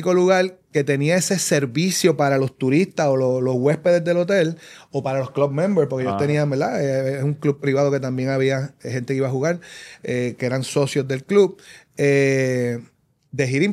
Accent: Vega Alta, Puerto Rico; Yo soy de Vega Alta.

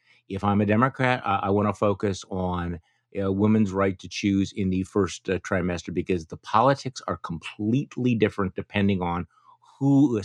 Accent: Wisconsin, United States; For example, in my home state of Wisconsin, we actually have an unenforced pre-Roe ban on abortions.

